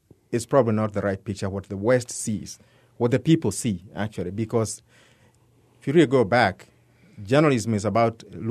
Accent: Kenya; my early days back in Kenya. By the way, I come from Kenya.

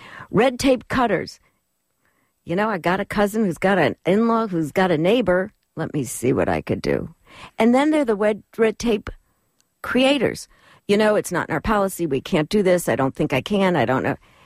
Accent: Chicago, Illinois, United States; I'm from Chicago because we had methods of dealing with people who weren't savvy in their, quote, networking.

